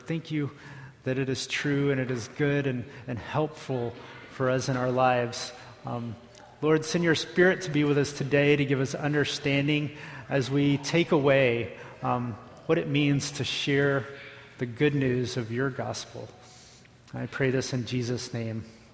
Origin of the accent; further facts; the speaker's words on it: Southeast, United States; But I grew up in the Southeast, and I don't know if anyone else is here from the Southeast.